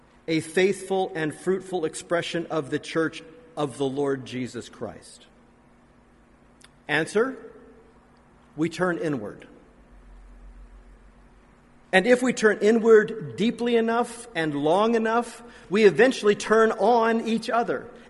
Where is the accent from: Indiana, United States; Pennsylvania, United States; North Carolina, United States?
Indiana, United States; my own homeland of the United States of America, even in my home state of Indiana, where they've lived for 3 years, 25 miles away from where I was born?